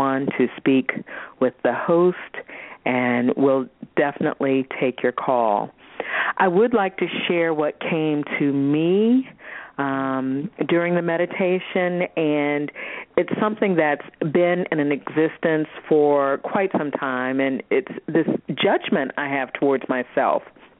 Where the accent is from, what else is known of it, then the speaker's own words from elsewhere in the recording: Virginia, United States; And I'm thinking about being a Southerner, and I know I grew up in Virginia, but, you know, that's the South.